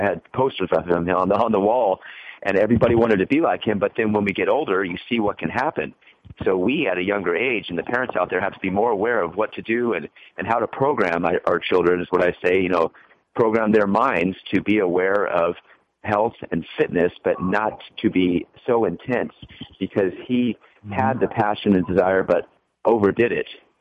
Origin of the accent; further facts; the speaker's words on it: Escondido, California, United States; I'm from Escondido here in North County, San Diego, just about 20 minutes east of here of Oceanside.